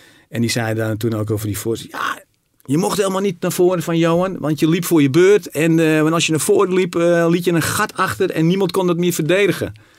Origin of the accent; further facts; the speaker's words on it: Zaandam, North Holland, Netherlands; also born or lived in Rotterdam; Ja, ik kom natuurlijk uit Zaandam. Ik ben geboren Rotterdammer.